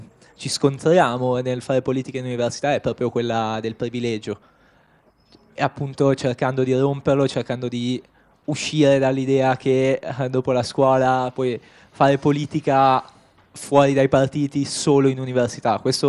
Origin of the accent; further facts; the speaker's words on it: Rho, Lombardy, Italy; Sono di Rho.